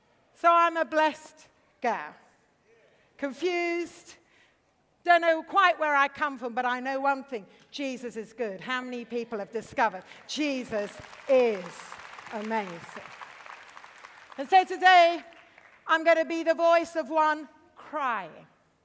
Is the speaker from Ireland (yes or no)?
no; India; I grew up in India, so I'm an Asian educated.